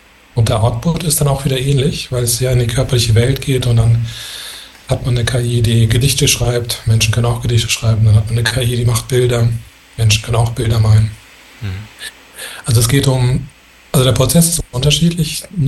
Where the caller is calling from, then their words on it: Rome, Lazio, Italy; grüß dich aus Rom, Italien.